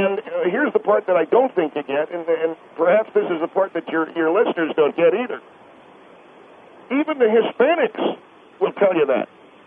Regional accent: United States; I am an American.

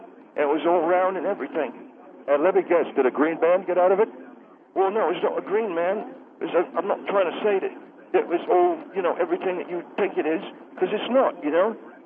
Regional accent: South West England, United Kingdom; I come from England myself. I'm also from the Wiltshire area.

